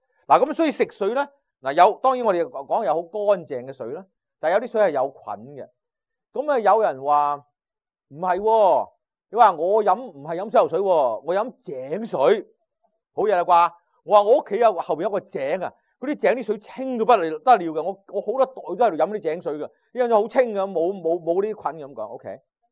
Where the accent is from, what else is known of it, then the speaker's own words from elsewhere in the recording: Guangzhou, Guangdong, China; now in United States; 我细个时候我喺广州大嘅。